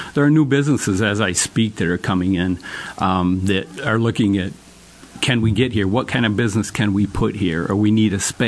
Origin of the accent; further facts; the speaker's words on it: Jackson, Michigan, United States; You know, born and raised in Jackson. We'll never go anywhere